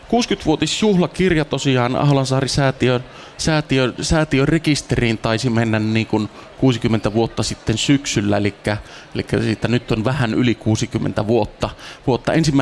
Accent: Nilsiä, North Savo, Finland; vaikka olen kotoisin Nilsiästä, mutta kävin Nilsiän seurakunnan rippileirin Tiirinlahti-nimisessä leirikeskuksessa

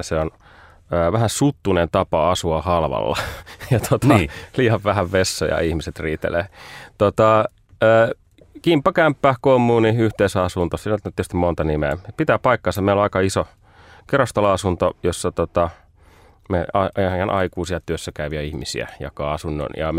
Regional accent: Lahti, Päijät-Häme, Finland; also born or lived in Kuopio; now in Helsinki, Finland; Ja sitten mä kävin syntymässä Kuopiossa. Ja aina kun joku kysyy, että mistä sä tuut, niin mä ylpeänä kerron, että mä oon savolainen, vaikka asuin siellä vain 5 ekaa vuotta. Mä rakastan savolaisia ja savolaisuutta. Sitten Lahdessa on asunut nuoruuteni

